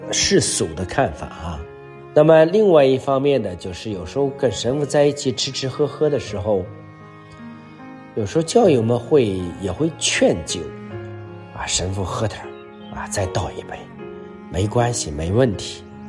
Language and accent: Chinese; China; 就是我们中国人有时候很虚伪